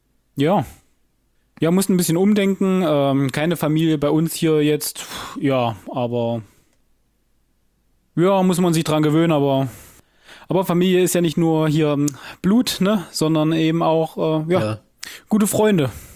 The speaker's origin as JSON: {"language": "German", "town": "Halle", "region": "Saxony-Anhalt", "country": "Germany", "moved": "as an adult", "lives_now": "Cologne, Germany", "said": "ich bin aus Halle an der Saale aus beruflichen Gründen nach Köln gezogen."}